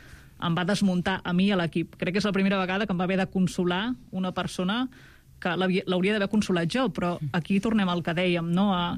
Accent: Sant Joan de Mediona, Catalonia, Spain; moved away; llevar-te a Sant Joan de Mediona, al meu poble, 500 habitants, amb una calma absoluta

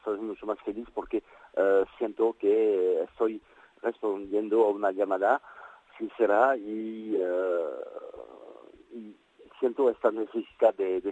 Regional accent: Toulouse, Occitania, France; Catalan is a second language; moved away as an adult; now in Barcelona, Spain; Soc de Tolosa de Llenguadoc.

